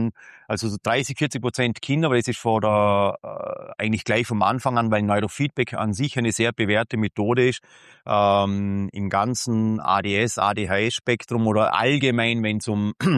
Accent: Tyrol, Austria; wo ich komme aus Tirol, gut, da wird ebenfalls Alkohol getrunken

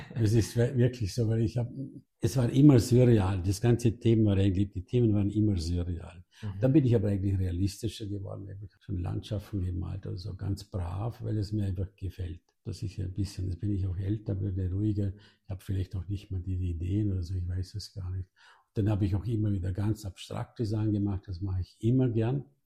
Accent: Sulz, Vorarlberg, Austria; now in Rankweil, Austria; In Sulz weiter aufgewachsen und in Rankwell wohne ich jetzt.

